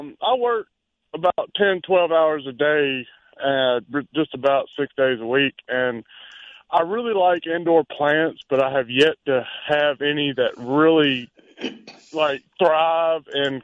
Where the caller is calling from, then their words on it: Forest, Mississippi, United States; No, I'm calling from Forest, Mississippi.